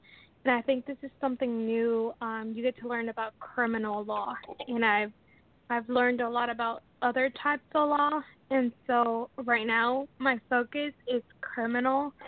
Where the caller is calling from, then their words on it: Washington, United States; Hi. I am located in Washington State.